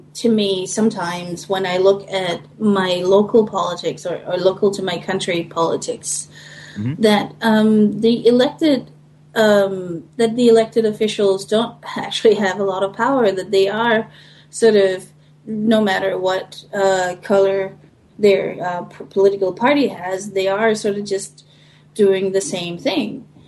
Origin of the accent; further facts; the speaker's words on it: Denmark; Or I should say, I'm from Denmark, and they're basically from the same family, so.